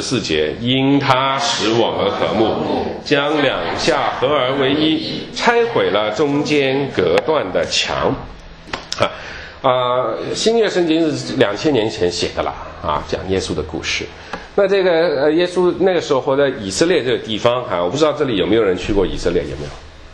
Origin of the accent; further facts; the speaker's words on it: Shanghai, China; born there; 有些想起我在上海出生，我在上海的经常都听说以前就是上海是有租界的时候